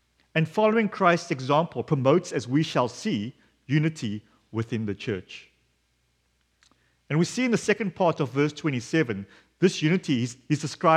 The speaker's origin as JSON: {"language": "English", "country": "South Africa", "said": "my home country, South Africa."}